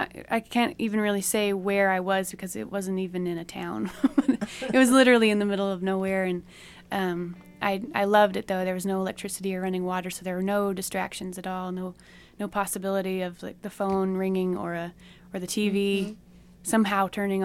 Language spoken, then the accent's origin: English; Boise, Idaho, United States; moved away as an adult; Well, I left my hometown of Boise, Idaho, when I was 18 to go to school down there in Santa Fe at St. John's College.